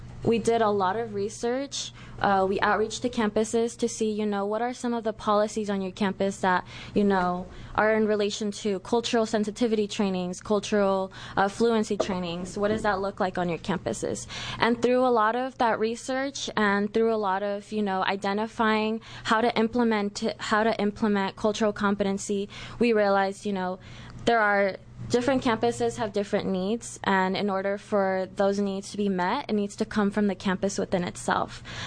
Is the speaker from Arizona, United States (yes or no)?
yes; Arizona, United States; I assumed, you know, I'm from Arizona.